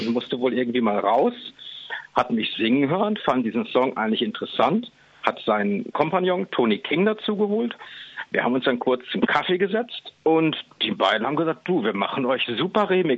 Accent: Hamburg area, Germany; Ich bin bei Hamburg aufgewachsen

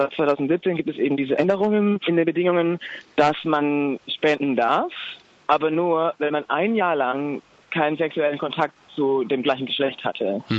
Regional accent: Baden-Württemberg, Germany; ja, also ich komme ursprünglich aus Baden-Württemberg. Also ich komme aus einem kleinen Dorf in der Nähe von Heidelberg.

